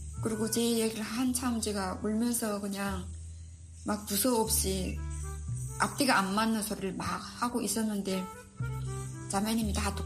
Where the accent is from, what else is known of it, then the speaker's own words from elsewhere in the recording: North Korea; now in South Korea; 내가 북한에서 온 사람이어서